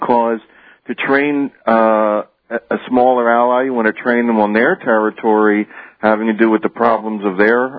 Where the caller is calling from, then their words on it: Philadelphia, Pennsylvania, United States; In Philadelphia.